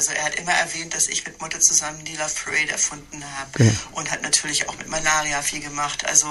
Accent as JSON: {"language": "German", "country": "United States", "second_language": "German", "moved": "as an adult", "lives_now": "Berlin, Germany", "said": "weil ich ja als Amerikanerin ja, Heimweh hatte."}